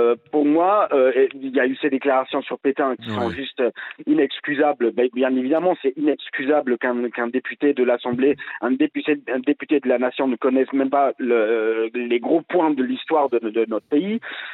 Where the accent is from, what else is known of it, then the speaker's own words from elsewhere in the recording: Marseille, Provence-Alpes-Côte d'Azur, France; c'est qu'on est marseillais et qu'on est supporter de l'OM.